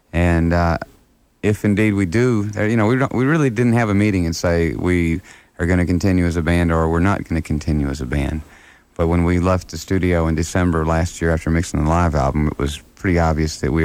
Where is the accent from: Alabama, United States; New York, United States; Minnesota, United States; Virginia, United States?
Alabama, United States; now in Chicago, United States; I didn't tell them that I was from Alabama. I live in Chicago now